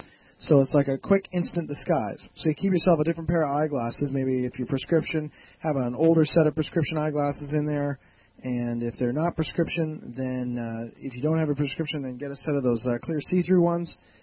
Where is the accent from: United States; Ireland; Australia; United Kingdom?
Ireland; if anybody doesn't know, well, being … the fucking man, you've got to know that, well, I'm Irish.